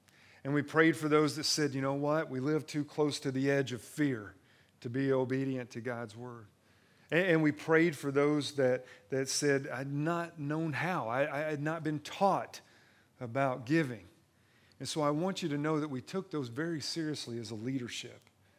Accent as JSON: {"language": "English", "town": "Danville", "region": "Kentucky", "country": "United States", "tie": "born there", "said": "See, when I was born in Danville, Kentucky on May 30th, 1969"}